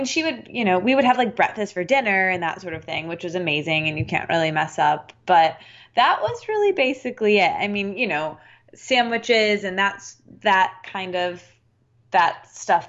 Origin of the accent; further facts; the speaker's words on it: Midwest, United States; I'm Midwestern. I grew up in the Midwest, and I still live there now. Not where I grew up, but in the Midwest.